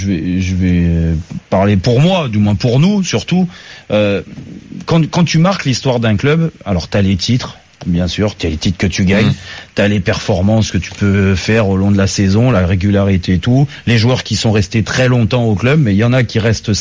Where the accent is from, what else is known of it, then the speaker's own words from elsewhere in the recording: Paris, Île-de-France, France; Et en tant que Parisien, on est tous fiers